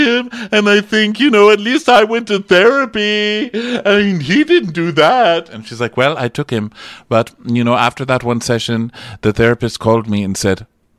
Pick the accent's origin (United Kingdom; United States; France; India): United States; Beverly Hills, California; it's just about me being gay and growing up in Beverly Hills during the hostage crisis and not killing myself and getting this far.